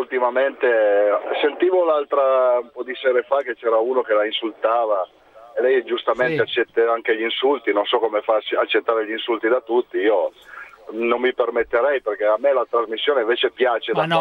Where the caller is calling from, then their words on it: Florence, Tuscany, Italy; Buonasera, chiamo da Firenze, dica. Ma non sono fiorentino, faccio camionista